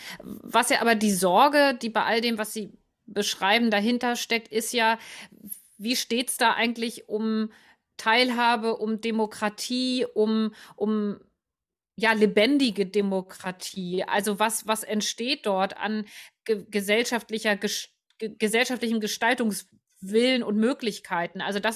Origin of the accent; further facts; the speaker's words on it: Hamburg, Germany; Am Hamburger Stadtrand funktioniert das auch noch ganz gut, ja, mit dem Schützenverein. Ja. Also der Ort, wo ich groß geworden bin